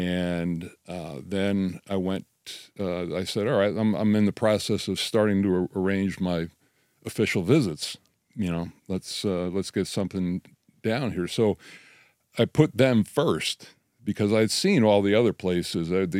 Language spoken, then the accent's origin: English; Connecticut, United States; And coming from the north, growing up in Connecticut, you know, the Greek life is not a big thing.